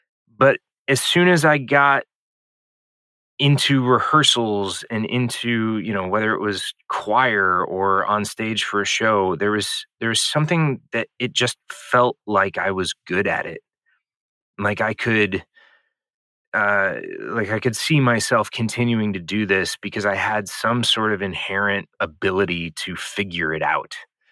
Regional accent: St. Louis, Missouri, United States; Yeah, I grew up in St. Louis, Missouri. Super supportive family. I've got two older brothers who are creative in their own rights.

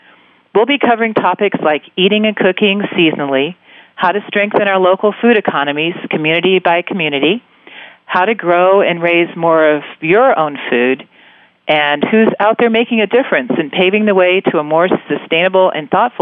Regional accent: Texas, United States; today we're going to focus on my home state of Texas and one of the culinary highlights of living here, Texas barbecue.

